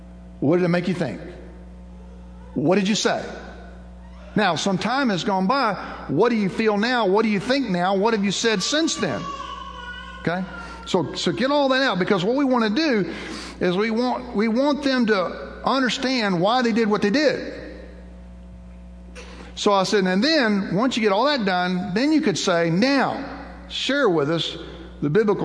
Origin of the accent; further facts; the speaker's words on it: Texas, United States; And I'm from Texas, so he called me the redneck.